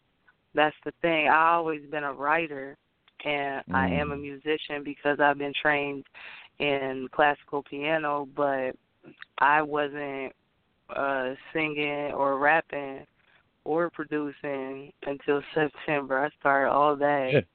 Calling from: Ohio, United States

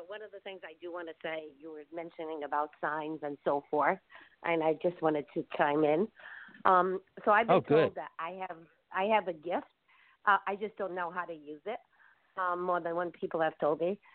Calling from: Rhode Island, United States; I'm calling from Rhode Island.

